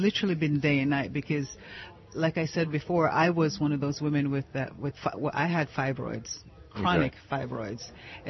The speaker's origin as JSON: {"language": "English", "town": "Miami", "region": "Florida", "country": "United States", "said": "I'm from Miami, Florida."}